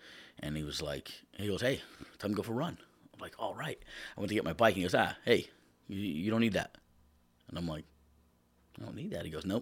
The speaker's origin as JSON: {"language": "English", "town": "Shamokin", "region": "Pennsylvania", "country": "United States", "tie": "born or raised there", "said": "Yeah, so I'm from Shamokin, Pennsylvania."}